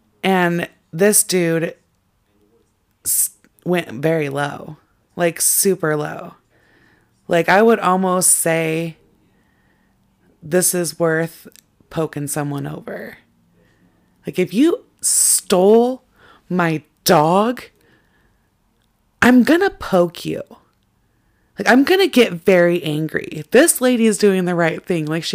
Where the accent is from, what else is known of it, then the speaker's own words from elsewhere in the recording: Carlsbad, New Mexico, United States; Thank goodness the local bank manager in my hometown of Carlsbad, New Mexico, called me